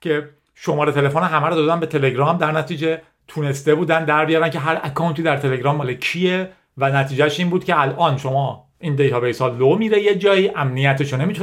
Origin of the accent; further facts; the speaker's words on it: Iran; برای ما ایرانیایی که تو شرایط ایران بزرگ شدیم خیلی درکش یه خورده سخت‌تره